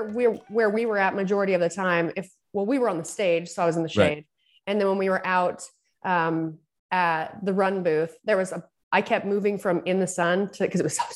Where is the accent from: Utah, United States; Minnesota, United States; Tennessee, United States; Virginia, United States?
Utah, United States; also born or lived in California; I'm from Utah and I'm back in Utah.